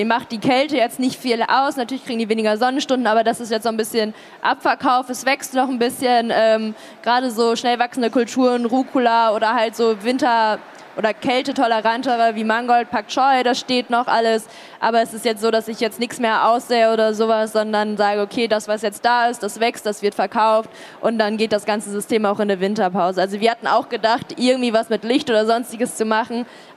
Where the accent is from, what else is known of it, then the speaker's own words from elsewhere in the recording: North Rhine-Westphalia, Germany; Ich komme aus NRW, wir haben ein Spargeldorf nebenan